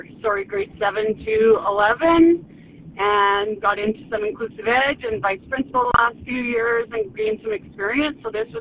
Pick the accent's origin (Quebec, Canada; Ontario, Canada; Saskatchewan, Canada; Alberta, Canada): Alberta, Canada; Peace River; I was born and raised in Peace River and graduated from Glen Mary.